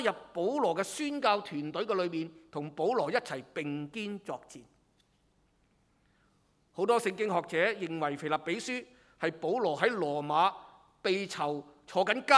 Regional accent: Hong Kong

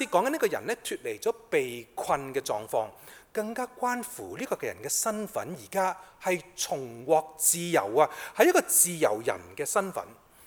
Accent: Hong Kong; 这些都刻画了不少我们香港人心灵贫穷的情况

